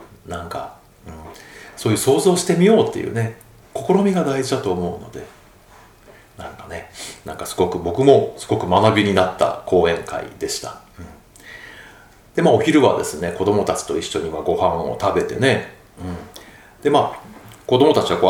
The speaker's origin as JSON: {"language": "Japanese", "region": "Hiroshima", "country": "Japan", "said": "僕は広島の出身なんですけど広島がどの地方か知ってますかって言うとね、中国地方とか言ってくれる子がいたりしてですね"}